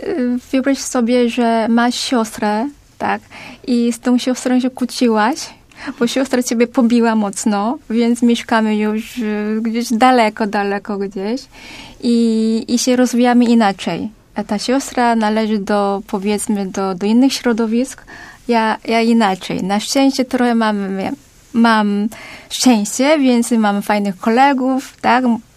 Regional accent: Seoul, South Korea; Polish is a second language; now in Wrocław, Poland; jestem z Seulu

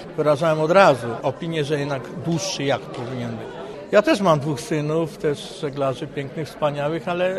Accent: Kalisz, Greater Poland Voivodeship, Poland; mówiłem, że jestem z Kalisza

